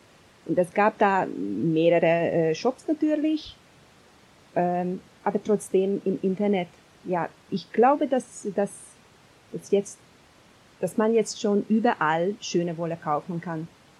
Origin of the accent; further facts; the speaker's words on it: Hungary; moved away as an adult; now in Germany; Ja, ich bin in Ungarn geboren, aufgewachsen und seit beinahe 5 Jahren wohne ich hier in Deutschland.